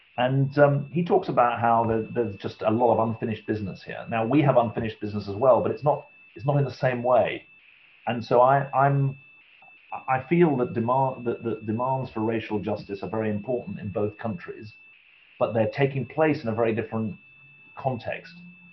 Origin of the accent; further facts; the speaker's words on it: United Kingdom; The fact that I'm patriotic as British and someone else is patriotic as French or American, it doesn't take away from the patriotism.